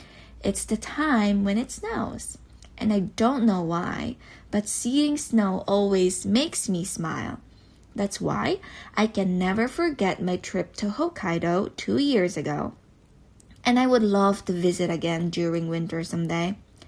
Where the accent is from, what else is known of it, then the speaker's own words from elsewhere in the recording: Philippines; now in Japan; Even though I am from the Philippines, where it feels like summer all year round, I prefer winter more than summer.